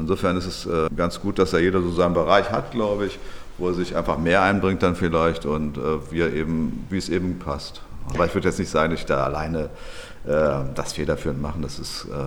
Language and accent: German; Mettmann, North Rhine-Westphalia, Germany; Also ich bin groß geworden in Mettmann, was eine halbe Stunde mit dem Bus oder dem Auto von Düsseldorf entfernt ist.